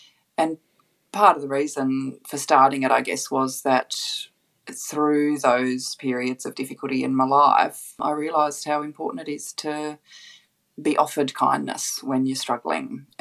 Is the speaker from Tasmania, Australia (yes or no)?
yes; Hobart, Tasmania, Australia; also born or lived in Launceston; back to 1976 when I was born in Launceston, Tasmania. I started my life in the north of Tassie and moved when I was a couple of years old down to Hobart.